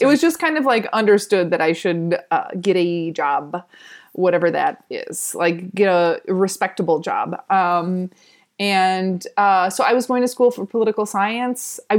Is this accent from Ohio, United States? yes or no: no; Cedar Lake, Indiana, United States; I grew up just outside of Chicago, like an hour out of Chicago, in Cedar Lake, Indiana, unless you know where Cedar Lake is. Whenever I say I'm from Indiana, people are like, Indianapolis?